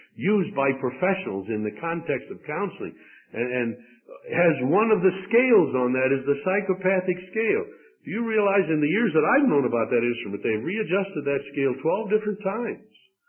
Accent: Midwest, United States; Now I confess that I'm a landlubber. I grew up in the Midwest, so far from the oceans that I'm not fully sure that I have any perspective of the tragedy and the disaster of shipwreck.

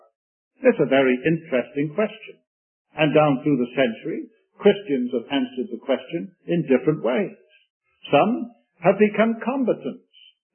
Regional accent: Wales, United Kingdom; When I was a young boy, I was growing up in South Wales in Britain. It was during the Second World War.

